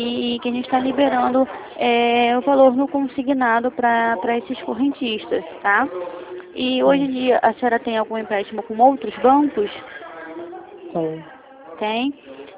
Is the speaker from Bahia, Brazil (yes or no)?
no; Rio de Janeiro, Brazil; Eu sou de Bangu.